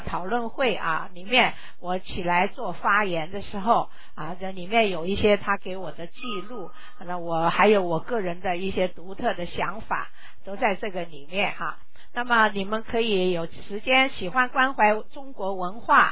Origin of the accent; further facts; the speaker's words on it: Taiwan; 我从台湾来大陆的访问日志